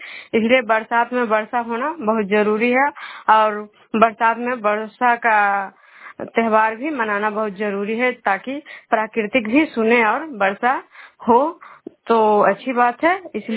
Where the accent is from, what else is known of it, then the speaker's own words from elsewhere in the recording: Khajra, Bihar, India; मैं बिष्णुपुर ग्राम खजरा पंचायत नालंदा जिला रंगनसा प्रखंड के निवासी हूँ।